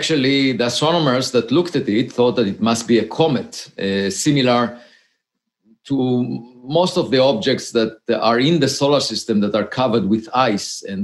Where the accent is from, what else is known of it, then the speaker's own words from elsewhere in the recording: Israel; when I got to the age of 18, I grew up in Israel and I had to serve in the military.